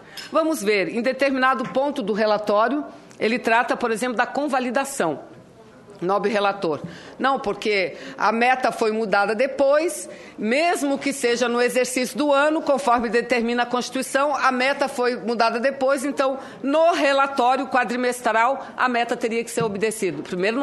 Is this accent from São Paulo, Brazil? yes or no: no; Amazonas, Brazil; eu venho lá do Amazonas, eu venho do estado da Zona Franca de Manaus